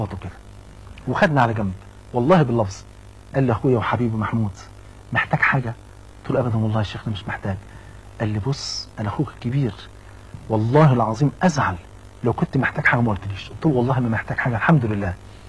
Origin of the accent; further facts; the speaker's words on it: Egypt; سواء اخ لينا كمصريين